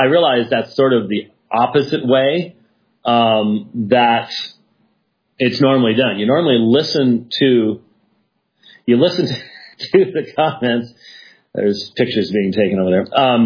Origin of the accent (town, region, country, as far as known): Minneapolis, Minnesota, United States; born there